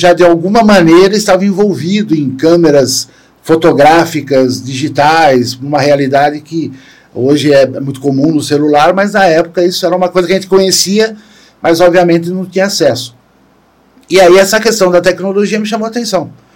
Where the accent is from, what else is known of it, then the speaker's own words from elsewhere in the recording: Santo André, São Paulo, Brazil; also born or lived in São Roque; now in Sorocaba, Brazil; Meus pais, nós somos de Santo André, mas eu tinha vindo para São Roque e morava em São Roque, estudava em Sorocaba.